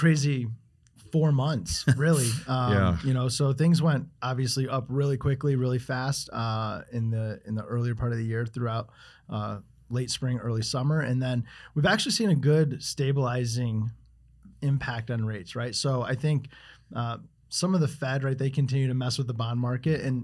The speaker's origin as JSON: {"language": "English", "region": "Michigan", "country": "United States", "tie": "born or raised there", "said": "It's fine, except for when Michigan decides to have a good basketball team, right? It gives me the best of both worlds. I have college football with the home team"}